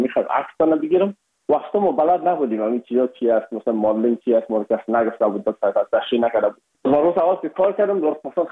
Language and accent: Persian; Afghanistan; بخصوص ما از افغانستان هستیم یکم یک لهجه ما فرق داشت.